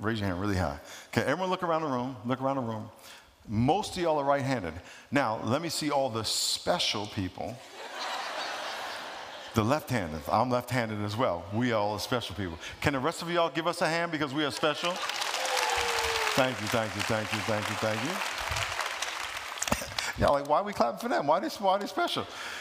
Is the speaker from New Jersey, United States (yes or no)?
no; New York, United States; moved away as an adult; also born or lived in California; I grew up in New York, and when I got drafted to California, and then after I retired, I was working at a church